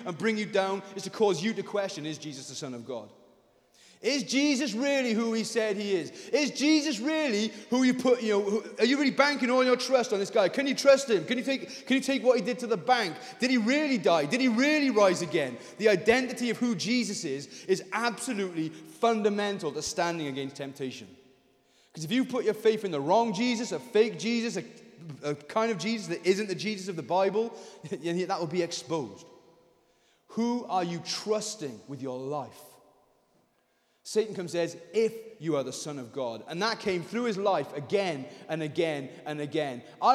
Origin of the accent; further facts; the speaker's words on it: Wales, United Kingdom; because I'm a Welsh preacher